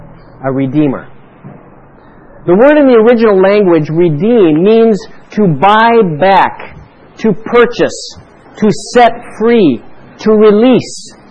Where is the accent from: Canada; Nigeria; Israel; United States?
Canada; I know, I come from Canada, and some of our largest centers, Vancouver, Toronto, Montreal